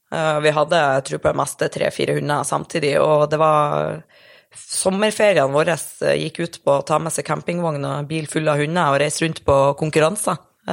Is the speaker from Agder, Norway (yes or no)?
no; Mosjøen, Nordland, Norway; fordi at jeg var en del hjemme I Mosjøen I helgen